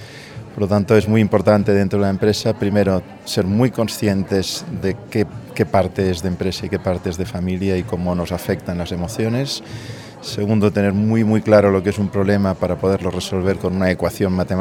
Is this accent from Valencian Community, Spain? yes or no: no; Barcelona, Catalonia, Spain; vengo de Barcelona